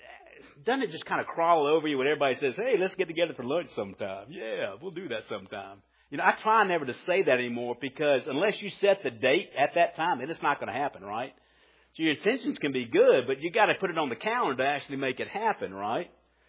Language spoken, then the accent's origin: English; Colombia; I'm a little sensitive to that because I came from Colombia, and everybody's been to Colombia.